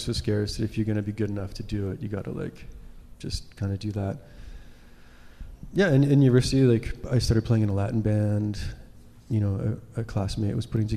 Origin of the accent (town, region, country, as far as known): Regina, Saskatchewan, Canada